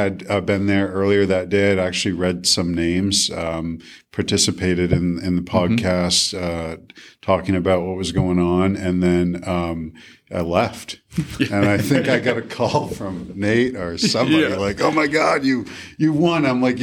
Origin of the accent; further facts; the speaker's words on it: Augusta, Maine, United States; I grew up in Augusta, right? You know, along the banks of the Kennebec River where the moose lottery was hosted.